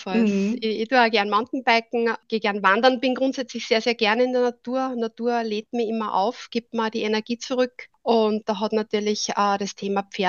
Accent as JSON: {"language": "German", "country": "Austria", "said": "ich bin 51 Jahre alt. Ich bin aus Österreich, darum hoffe ich sehr, dass ich nicht allzu sehr in den Dialekt verfalle."}